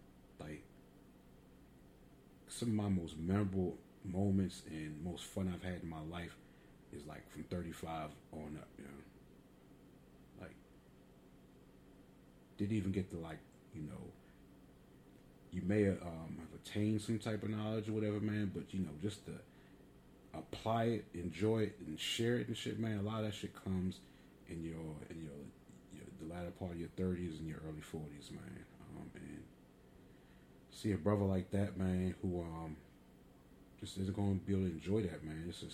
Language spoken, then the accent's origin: English; Milwaukee, Wisconsin, United States; I'm from Milwaukee.